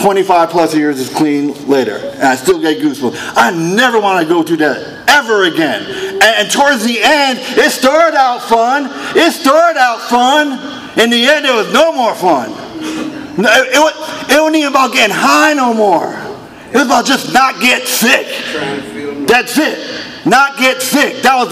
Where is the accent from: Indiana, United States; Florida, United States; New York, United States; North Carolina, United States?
New York, United States; New York City; born there; My parents were born in Puerto Rico. I was born in New York City. I guess that kind of makes me Puerto Rican, right?